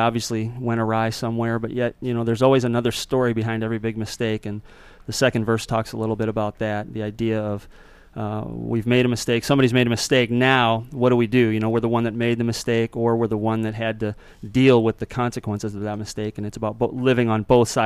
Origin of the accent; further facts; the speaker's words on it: Canton, Michigan, United States; I'm from Canton, Michigan.